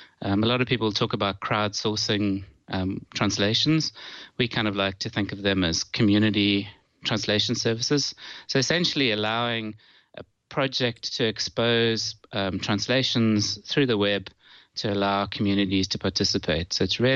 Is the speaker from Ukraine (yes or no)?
no; South Africa; now in United Kingdom; I am actually just outside London, but I hail from South Africa.